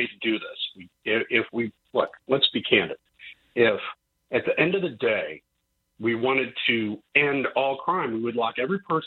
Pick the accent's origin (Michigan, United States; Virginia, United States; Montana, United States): Michigan, United States; Grosse Ile; I've done more than my share of stupid things when I grew up in Grosse Ile, right?